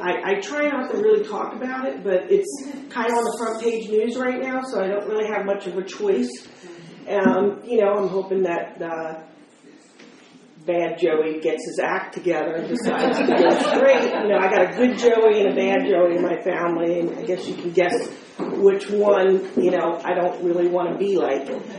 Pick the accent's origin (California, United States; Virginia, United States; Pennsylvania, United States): Pennsylvania, United States; Philadelphia; I'm born and raised in Philadelphia. Philly girl, tough girl, from, you know, very, very dangerous part of Philly.